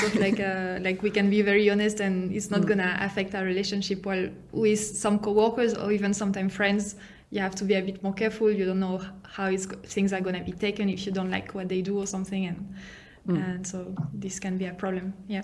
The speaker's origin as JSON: {"language": "English", "country": "Netherlands", "lives_now": "Geneva, Switzerland", "said": "We're coming from Netherlands, but live in Switzerland. I'm in Geneva, and Eleonor is in Zurich."}